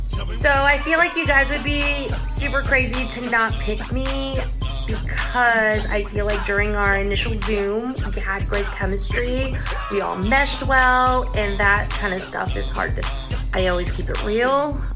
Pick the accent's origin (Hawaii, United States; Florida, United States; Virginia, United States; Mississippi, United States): Virginia, United States; Williamsburg; I'm from Williamsburg, Virginia.